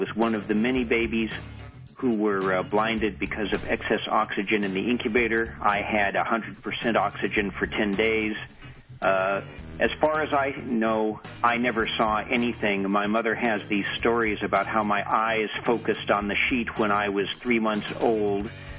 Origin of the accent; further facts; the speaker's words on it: Oklahoma, United States; born there; I was born in Oklahoma. There were only boarding schools for the blind at that time, basically one in Muskogee, Oklahoma